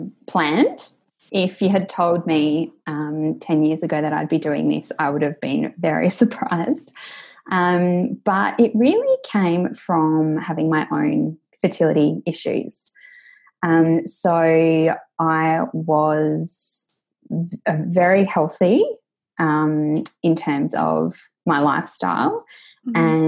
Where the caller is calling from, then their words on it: Adelaide, South Australia, Australia; So I am calling from Adelaide in South Australia.